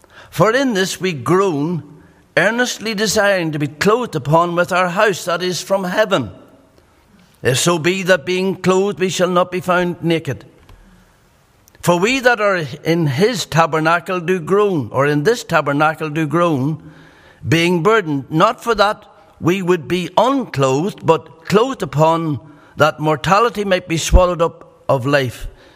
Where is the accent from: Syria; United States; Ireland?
Ireland; County Monaghan; So I'm in good ground because I'm from Monaghan.